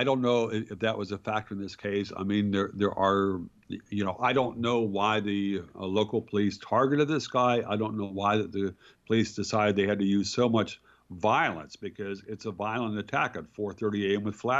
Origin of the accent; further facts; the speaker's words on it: Virginia, United States; That was my home state.